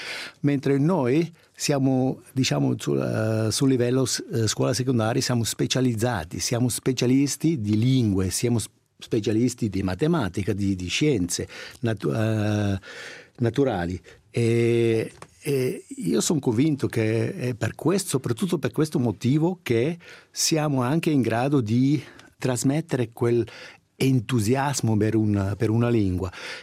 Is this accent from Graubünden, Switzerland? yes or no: yes; Davos, Graubünden, Switzerland; Io sono da Davos e anche noi abbiamo, diciamo, una grande quantità di stranieri con la provenienza di Portogallo.